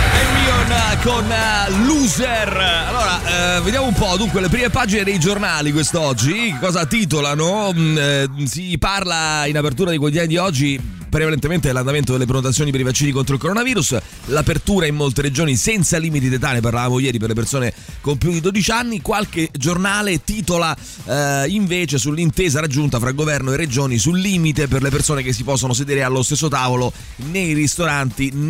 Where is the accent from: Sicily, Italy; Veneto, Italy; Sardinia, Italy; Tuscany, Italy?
Sicily, Italy; E quest'estate verrò a festeggiare laggiù in Sicilia, nella mia terra, minchia!